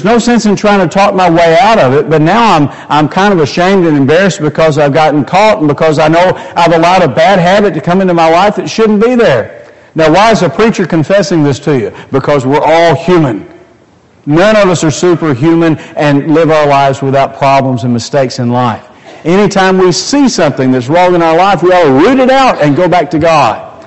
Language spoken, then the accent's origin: English; Kentucky, United States; Now, where I grew up in Western Kentucky, stop signs were suggestions, okay?